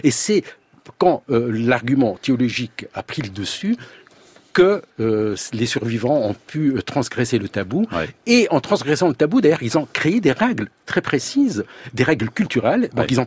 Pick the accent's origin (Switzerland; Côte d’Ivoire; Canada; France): Switzerland; un Suisse, disons, puisque je viens de Suisse